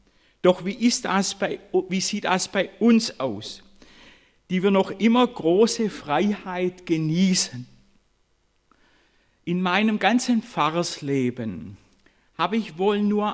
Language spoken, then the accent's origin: German; Korntal, Baden-Württemberg, Germany; ich war das einzige Mal in meiner Heimatgemeinde Korntal zum Predigtdienst im großen Saal